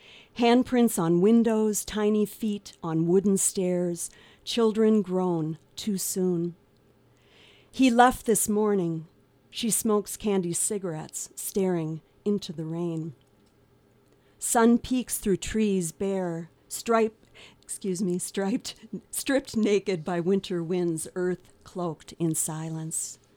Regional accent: Minnesota, United States; as you said, we came from Minnesota, and I graduated in May of 2017 with my degree.

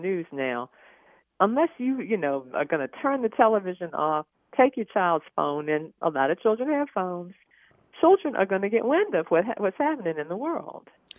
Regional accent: Baltimore, Maryland, United States; because I was growing up in Baltimore, so it's very different than growing up in North Carolina at that time.

